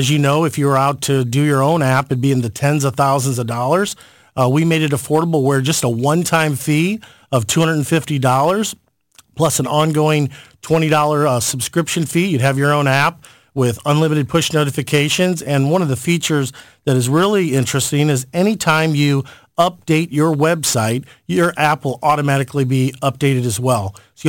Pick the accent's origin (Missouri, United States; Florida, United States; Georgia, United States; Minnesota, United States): Missouri, United States; St. Louis; Yes, we're from St. Louis. I'm personally born and raised in St. Louis